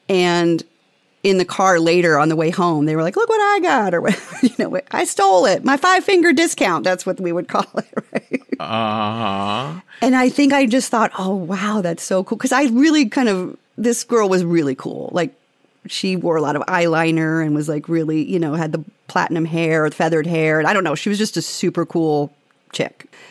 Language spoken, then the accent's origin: English; Kent, Ohio, United States; So I grew up in Kent, Ohio, which is most famously known for the Kent State shootings in 1970 on the Kent State campus.